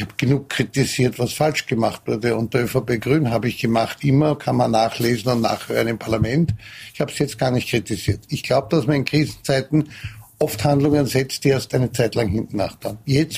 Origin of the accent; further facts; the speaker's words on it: Vienna, Austria; Ich bin Wiener